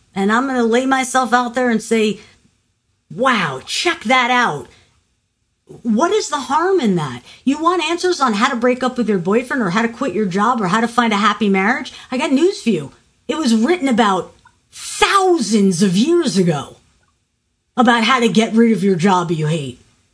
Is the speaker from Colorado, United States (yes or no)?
no; New York, United States; I'm a guinea from New York, that's a rock and roll singer?